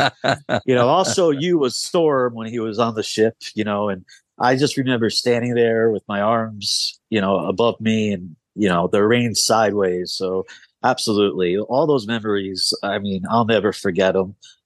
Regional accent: New York, United States; also born or lived in South; growing up on Long Island was perfect for me. No more, you know, living in the South in a culture shock that I had to acclimate

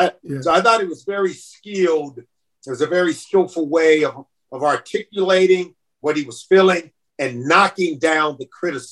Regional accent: Compton, California, United States; I grew up in Compton, California, where Serena is from.

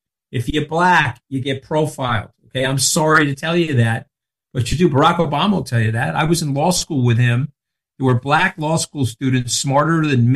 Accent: Long Island, New York, United States; I grew up in Saturday Night Fever of Long Island.

